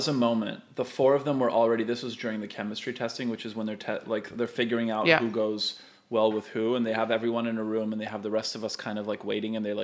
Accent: Canada; They ended up picking three Americans, and then I'm Canadian and Tan is British.

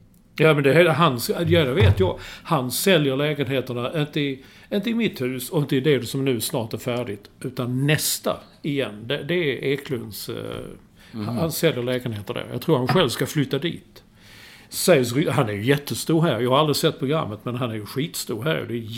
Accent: Sweden; Medan jag är svensk. Jag tvättar själv. Här tvättar vi själv.

